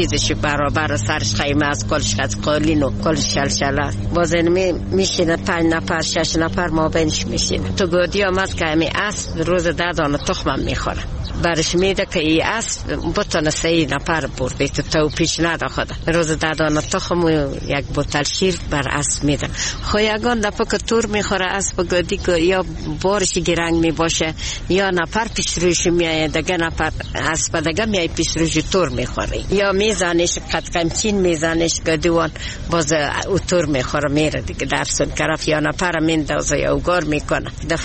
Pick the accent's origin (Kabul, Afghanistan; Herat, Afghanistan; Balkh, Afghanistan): Herat, Afghanistan; ما از هرات هستیم